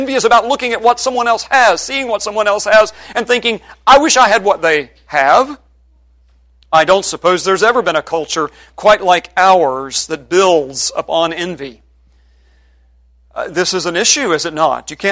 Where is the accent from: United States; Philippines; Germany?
United States; West Virginia; I grew up in West Virginia, and you know, you always competing with Mississippi or Arkansas one on who's the poorest people in the world